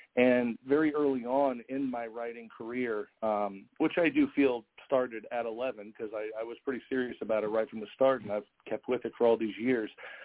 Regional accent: Ohio, United States; I'm originally a Buckeye. I'm originally from Ohio, and I grew up on 5 acres out in the country.

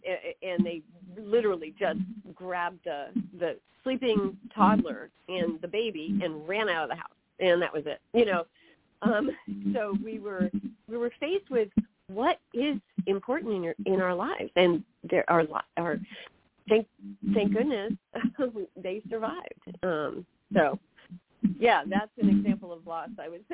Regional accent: California, United States; moved away as an adult; also born or lived in Germany; here we are coming from California. And we were, you know, relatively young. We had this young family. And we arrived there in Germany.

